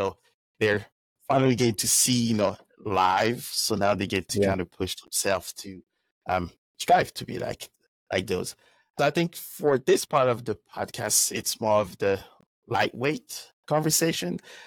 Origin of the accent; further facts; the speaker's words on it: Paris, Île-de-France, France; because I grew up in Paris.